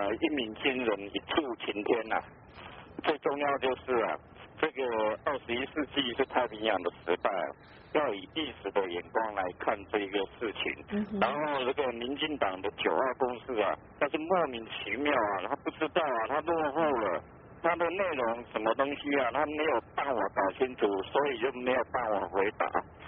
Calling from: Taichung, Taiwan; 哎，我是台中的

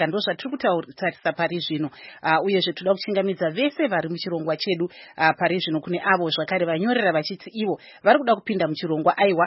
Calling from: Zambia; I'm watching you from Zambia.

